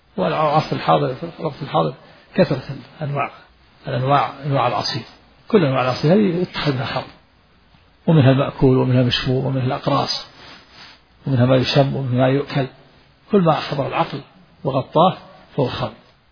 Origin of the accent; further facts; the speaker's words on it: Al-Qassim, Saudi Arabia; نحن أدركنا هذا في القرى عندنا في القصيم، كان المؤذن أذان الفجر إذا أذن أسمع أهل البلد كلها، لما كنا صغار